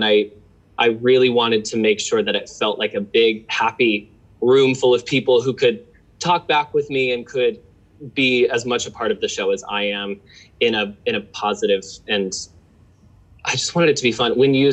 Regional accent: Utah, United States; now in New York, United States; I'm from Utah, which is a much more conservative place.

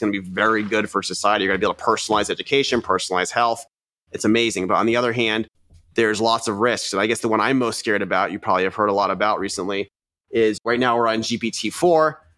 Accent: California, United States; I grew up in Silicon Valley and I was really lucky to have a bunch of friends around me who were math champions and chess champions.

